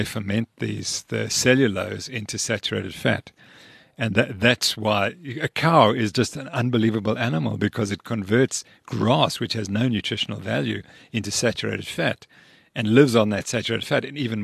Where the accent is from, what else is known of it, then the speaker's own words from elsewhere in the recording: Zimbabwe; But I was raised on Rhodesian beef or Zimbabwean beef